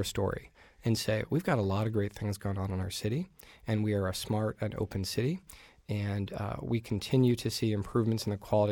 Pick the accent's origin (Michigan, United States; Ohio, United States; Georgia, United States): Ohio, United States; Youngstown; As a young kid growing up in Youngstown and coming from a family of union workers, I was just a lover of cities